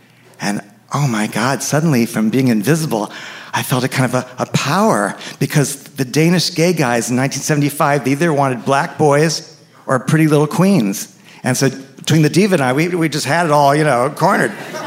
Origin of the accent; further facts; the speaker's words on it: New York City, New York, United States; Now, I grew up in New York City.